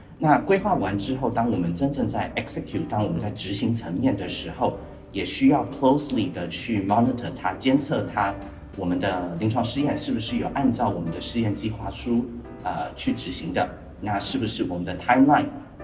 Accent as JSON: {"language": "Chinese", "country": "Taiwan", "also_born_or_lived": "Canada / Singapore", "said": "因为我自己其实是在小时候在加拿大读书，然后在加拿大求学，然后回到台湾之后也在新加坡待过。新加坡求学过，然后回来台湾这样子"}